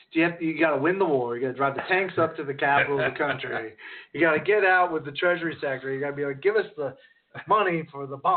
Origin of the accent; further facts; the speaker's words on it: New England, United States; I come from New England, and when the spring came, the ground thawed, the snow was off, we'd be playing marbles.